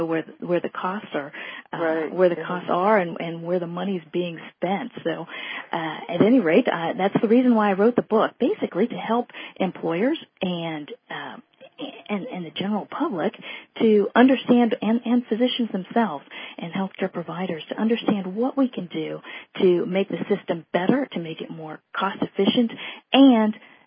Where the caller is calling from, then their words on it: Indianapolis, Indiana, United States; From Indianapolis.